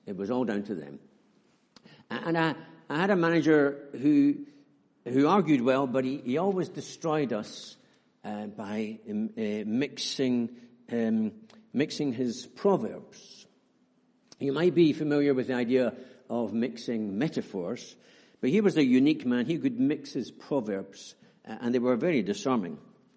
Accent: Edinburgh, Scotland, United Kingdom; born there; I was born in Edinburgh, you know that now

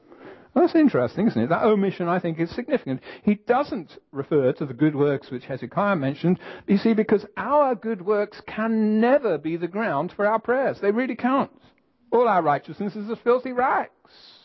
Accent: England, United Kingdom; I speak as an Englishman here, and we've got a bit of a reputation for being unemotional.

